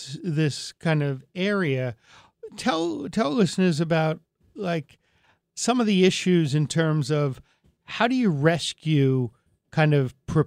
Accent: New York, United States; I grew up in the New York area, too. So we kind of think this is normal.

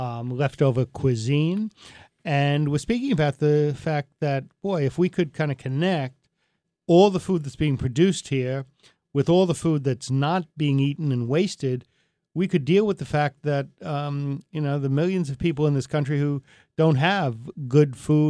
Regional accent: New York, United States; I grew up in the New York area, too. So we kind of think this is normal.

